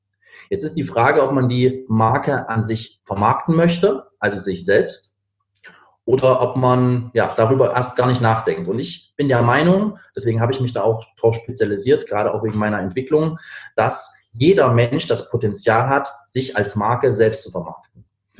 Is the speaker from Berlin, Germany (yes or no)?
yes; Berlin, Germany; Ich habe meinen Sitz in Berlin. Ich komme eigentlich aus Berlin. Jetzt gerade aktuell bin ich hier im schönen Wien